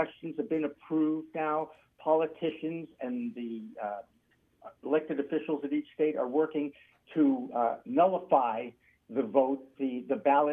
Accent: Massachusetts, United States; Cause I think you mentioned I'm from Massachusetts, right? Okay, from New England.

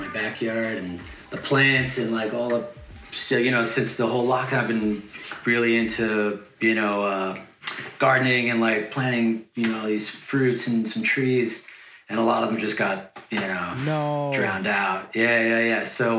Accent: New York, United States; moved away; Me personally, I'm from New York. I've been down here for like 17, 18 years now

